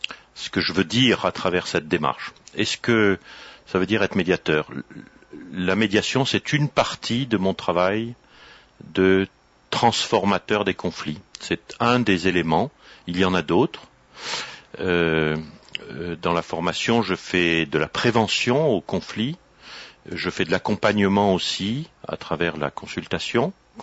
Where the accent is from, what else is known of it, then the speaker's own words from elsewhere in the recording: Millau, Occitanie, France; Moi, je viens de Millau, dans l'Aveyron.